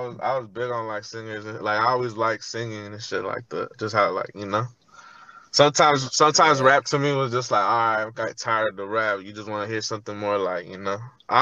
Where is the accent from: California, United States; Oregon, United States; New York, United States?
California, United States; Roanoke Park; Hey, I'm from Roanoke Park." He said, "Hey, that's still the Bay."